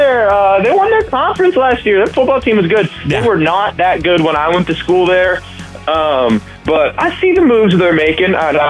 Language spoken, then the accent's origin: English; Fort Worth, Texas, United States; I went to college there. I'm from Fort Worth, but the guys are from Callahan County.